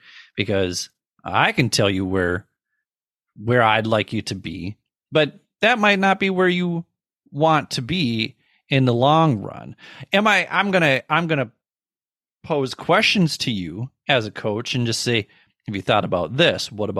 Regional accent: Minnesota, United States; When you're nice, that's what I'm from Minnesota. That's what we're called, Minnesota nice.

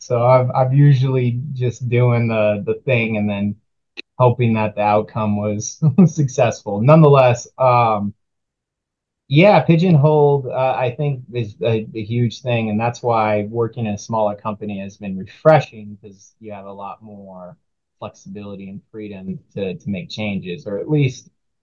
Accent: Tucson, Arizona, United States; growing up in Tucson, Arizona, I grew up with my grandfather, mom, and a brother.

